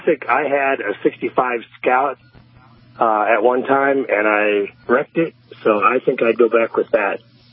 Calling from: Oklahoma City, Oklahoma, United States; Oklahoma City.

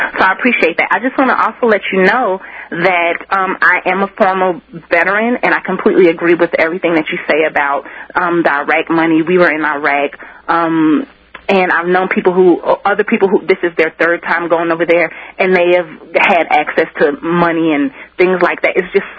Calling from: Colorado, United States; calling from Colorado.

